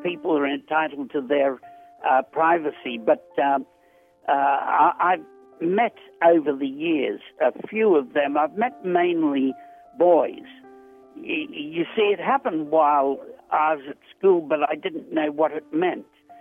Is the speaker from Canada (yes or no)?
no; Australia; I'm a writer from Australia. I've written about 50 books and am of a great age, 81 years.